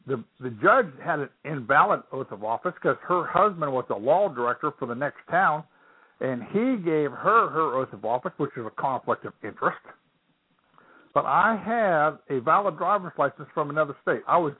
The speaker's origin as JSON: {"language": "English", "region": "Ohio", "country": "United States", "tie": "born or raised there", "also_born_or_lived": "Florida", "moved": "as an adult", "said": "Well, I was born and raised in Ohio. I went into the military, got out, and we left Ohio, went down to Florida, moved down to Florida. We were down there from 1980 till 2005."}